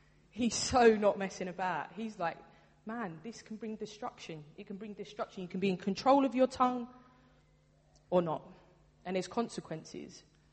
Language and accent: English; London, United Kingdom; I'm from the East End, and we have like this little bit of a mantra that you say what you think.